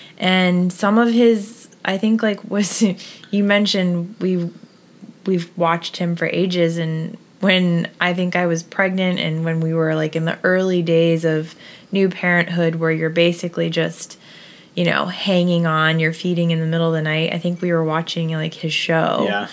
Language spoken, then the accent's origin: English; Massachusetts, United States; he actually got his career started up in my home state of Massachusetts.